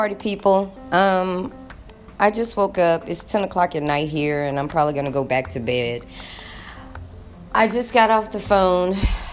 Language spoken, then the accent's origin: English; Dallas, Texas, United States; Now, y'all, I'm from Oak Cliff. All we ever do is read between the lines. You learn that growing up in Highland Hills and Oak Cliff.